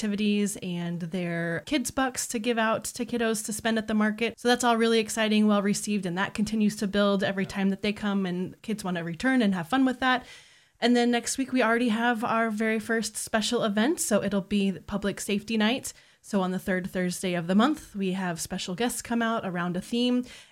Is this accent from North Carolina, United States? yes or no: no; Des Moines, Iowa, United States; I grew up in Des Moines on Southwest 9th, and so very familiar with sirens growing up.